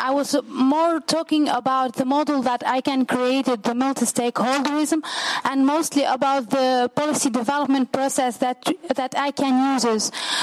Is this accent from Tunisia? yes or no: yes; Tunisia; I'm from Tunisia, and I'm a law student.